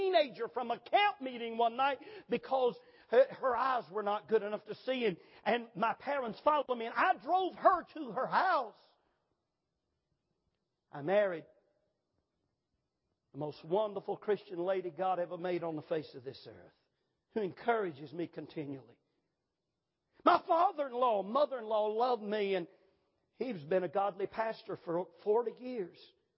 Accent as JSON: {"language": "English", "country": "United States", "tie": "born or raised there", "said": "I was born and raised in America."}